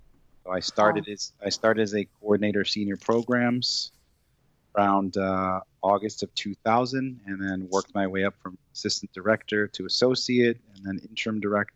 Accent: Westfield, Massachusetts, United States; also born or lived in Holyoke; we came to Western Massachusetts, to the city of Holyoke. My father worked in Westfield, Mass. So we moved from Holyoke to Westfield, Mass. And the plan was after high school to get out of Westfield and never return.

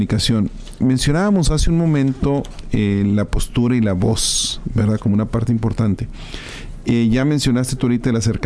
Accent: Chihuahua, Mexico; soy de Chihuahua.

